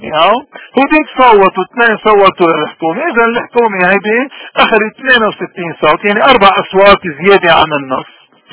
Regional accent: Lebanon; ما إلنا كلبنانيين سلطة عليهم

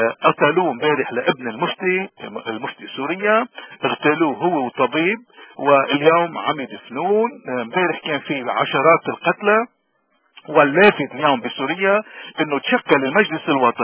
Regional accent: Lebanon; نحن كلبنانيين نحن بدنا نشارك بهيك مؤتمرات؟

